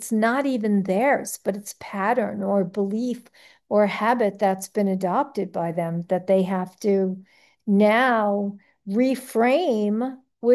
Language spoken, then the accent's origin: English; United States; born there; My ancestral stuff is from here. It's not my true nature is not from Germany. I wasn't born there. I was born here.